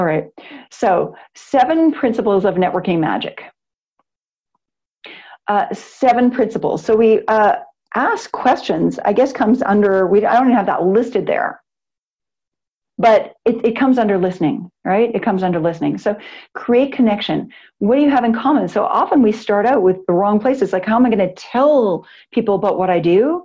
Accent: Calgary, Alberta, Canada; I'm from Calgary, Alberta, Canada.

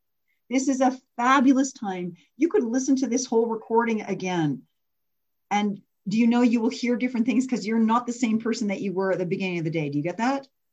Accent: Canada; like I'm Canadian and I've booked a bunch of time off for US Thanksgiving.

